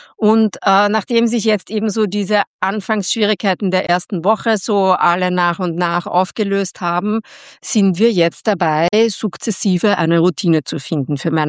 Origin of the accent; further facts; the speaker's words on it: Austria; Da ich aber als Österreicherin unterwegs bin